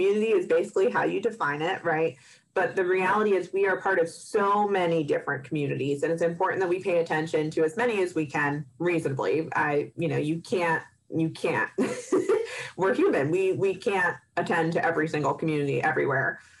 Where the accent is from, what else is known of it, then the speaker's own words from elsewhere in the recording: Pennsylvania, United States; I grew up in Pennsylvania. And that did have a big impact on how I grew up.